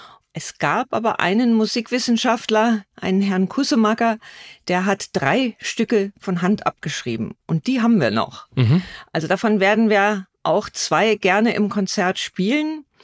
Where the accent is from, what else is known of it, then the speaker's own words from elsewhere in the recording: Freiburg, Baden-Württemberg, Germany; Ich komme ja aus Freiburg, ich sitze hier in Freiburg im Breisgau. Wir sind ja ganz nah an Straßburg dran.